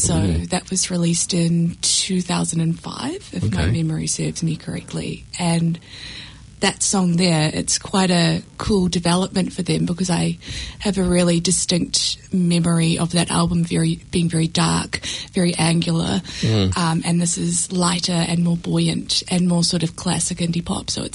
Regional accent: Hamilton, Waikato, New Zealand; No, I'm from Hamilton.

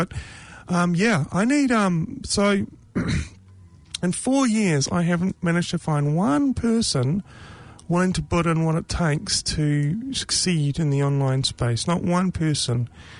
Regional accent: New Zealand; growing up in New Zealand, I thought my fellow Kiwis were there with me, but I have been disappointed.

